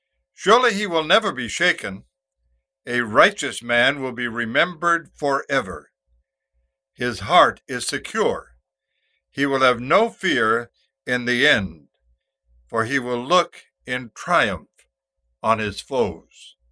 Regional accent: Westbrook, Maine, United States; Tell him that I am from Westbrook, Maine. Tell him that I knew his old father

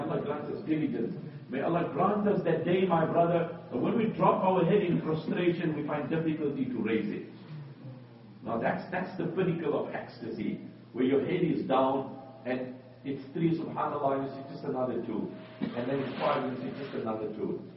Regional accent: South Africa; I come from South Africa, where poverty unfortunately is rife.

